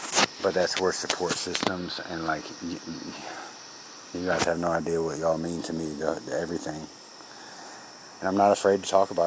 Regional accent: Georgia, United States; now in Quad Cities, United States; As a child, I grew up mostly in Georgia. I'm not from Illinois or Chicago. I'm actually not even really from Chicago. I'm in the Quad Cities, which is not nowhere near Chicago

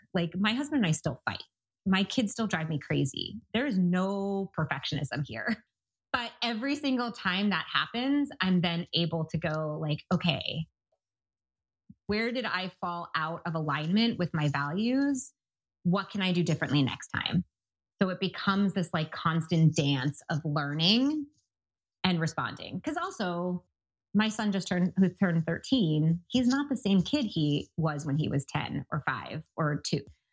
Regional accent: New York City, New York, United States; And I grew up in New York City with the like, it's 10 p.m. Do you know where your children are?

